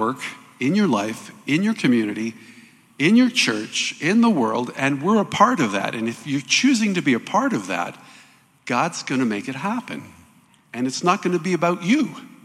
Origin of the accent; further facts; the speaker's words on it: Canada; well, I'm a Canadian. I can't stay.